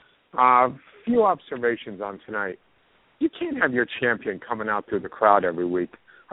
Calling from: New York, United States; Hey, Jason. … from New York.

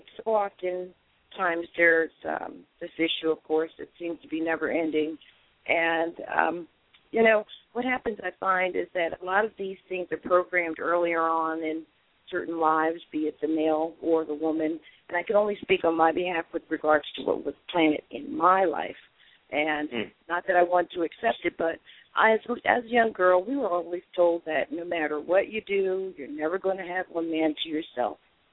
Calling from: New Jersey, United States; also born or lived in Georgia, United States; I'm recently relocated from Georgia back to New Jersey.

